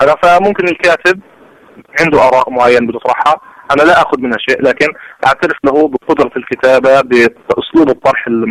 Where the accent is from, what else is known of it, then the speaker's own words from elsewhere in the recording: Palestine; ما ألاحظ أنه الكل بيتعاطى معنا إحنا كفلسطينيين